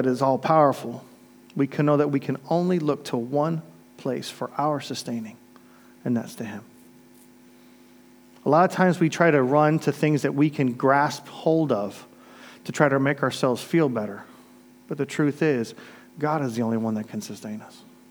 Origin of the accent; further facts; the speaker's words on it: Florida, United States; I mean, I grew up in Florida, so we had to deal with wildlife all the time.